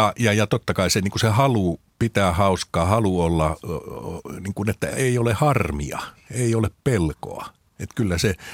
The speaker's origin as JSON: {"language": "Finnish", "town": "Outokumpu", "region": "North Karelia", "country": "Finland", "tie": "born or raised there", "said": "No mä olen syntynyt ja kasvanut Outokummussa, joka on Pohjois-Karjalaa."}